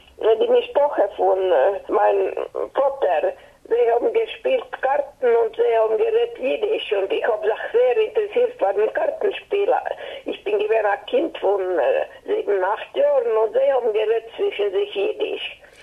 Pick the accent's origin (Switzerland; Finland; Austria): Finland; Vyborg; born there; German is a second language; now in Turku, Finland; Ich bin geboren in Finnland, in Viipuri. Das ist eine Stadt, was gehört heutzutage Russland.